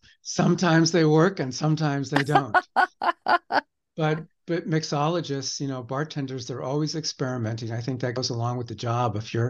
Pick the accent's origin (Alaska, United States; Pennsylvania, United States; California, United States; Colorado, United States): California, United States; San Diego; my mother was from Arizona and I grew up in San Diego, so I always had Mexican food.